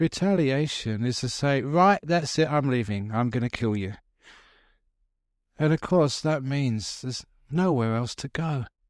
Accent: England, United Kingdom; born there; you know, I was born in England, and my favourite food was fish and chips.

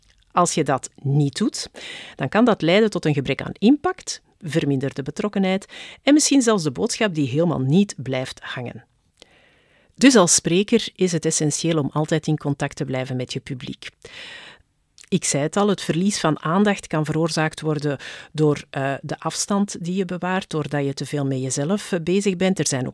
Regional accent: Flanders, Belgium; We houden onszelf als Vlamingen liever klein.

